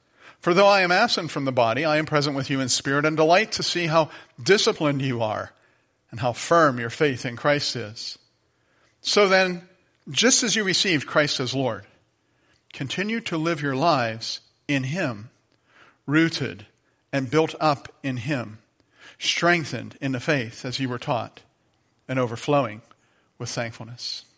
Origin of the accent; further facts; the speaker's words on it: Brookville, United States; he heard that I was from Brookville